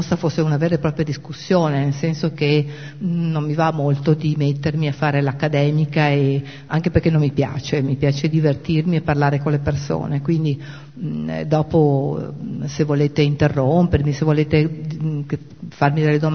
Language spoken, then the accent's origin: Italian; Padua, Veneto, Italy; perché per metà sono bolognese, quindi è un pochino terra anche mia, anche se vengo da Padova.